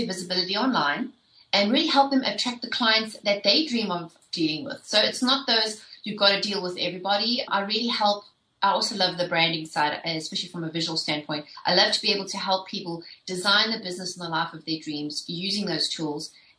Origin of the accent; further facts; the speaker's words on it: South Africa; I'm not from around these parts. I'm from the south, but the way south, past the equator in South Africa. And so I grew up and was born and raised in South Africa in the 70s, and I grew up under apartheid.